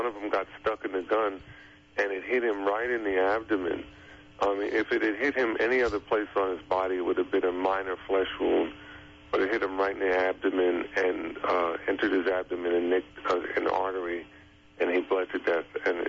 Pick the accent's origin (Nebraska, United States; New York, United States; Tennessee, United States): New York, United States; Harlem; I grew up in Harlem. I lived in Harlem till I was three, and then we moved to a neighborhood right on the edge of Harlem for the rest of the time.